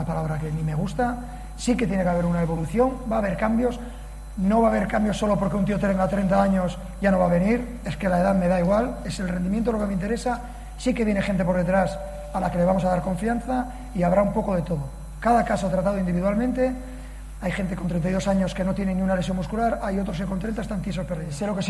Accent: Gijón, Asturias, Spain; Yo me considero gijonés, asturiano, español y también catalán.

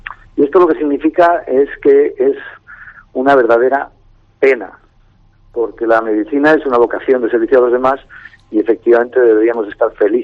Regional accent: Santander, Cantabria, Spain; Yo soy santanderino, el cántabro

